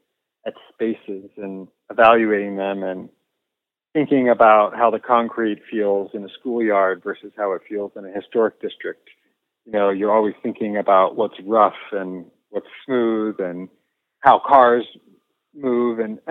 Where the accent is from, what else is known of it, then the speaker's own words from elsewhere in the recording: California, United States; also born or lived in New York; I grew up in the Bay Area, and I went to college in Southern California. And then I moved to New York after starting my journalism career. And I moved back home after 10 years.